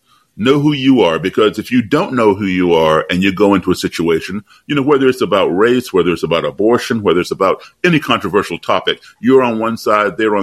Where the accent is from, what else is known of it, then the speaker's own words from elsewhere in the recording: Chicago, Illinois, United States; born there; I was born in Chicago.